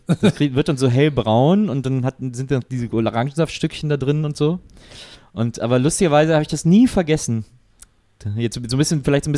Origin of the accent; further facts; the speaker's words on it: Cologne, North Rhine-Westphalia, Germany; Ich war neulich in Köln. Ich war in Köln gewesen. Cool. Meine Heimat ja eigentlich.